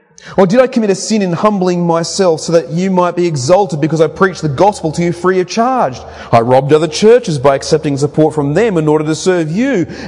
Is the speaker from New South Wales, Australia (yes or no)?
yes; New South Wales, Australia; moved away; I'm from New South Wales. I'm a foreigner to these lands. But I've been here 10 years now